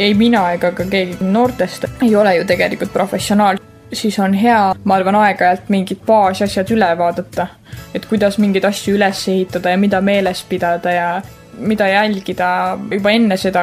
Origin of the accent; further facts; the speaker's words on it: Põltsamaa, Jõgeva County, Estonia; Ma ise olen Põltsamaalt pärit ja aitan alati talvepäevi korraldada.